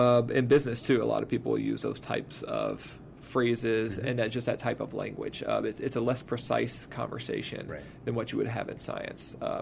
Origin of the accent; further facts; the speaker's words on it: Texas, United States; I'm from East Texas, Southeast Texas.